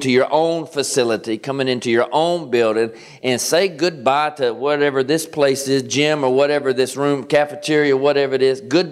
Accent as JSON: {"language": "English", "region": "Kentucky", "country": "United States", "tie": "born or raised there", "lives_now": "Georgia, United States", "said": "I am not from Northern Michigan. Have you figured that out yet? And I grew up in Kentucky. I live in Georgia. I'm a Southern boy."}